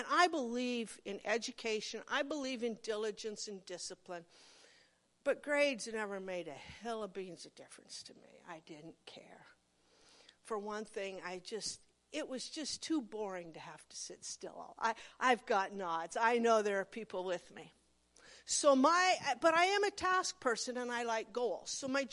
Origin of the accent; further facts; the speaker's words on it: Monroe, Nebraska, United States; So I'm from Monroe, down the road there. A rough little area between Platt Center and Monroe and Duncan.